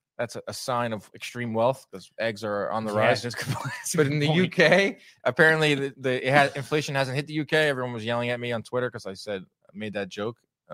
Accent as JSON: {"language": "English", "town": "New York City", "region": "New York", "country": "United States", "said": "I'm a New Yorker. I like the fact we're both New Yorkers."}